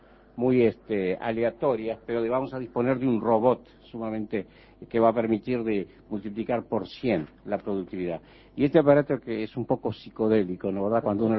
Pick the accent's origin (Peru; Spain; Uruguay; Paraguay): Uruguay; Yo, de todas maneras, me defino esencialmente como uruguayo, y entonces me siento muy bien aquí.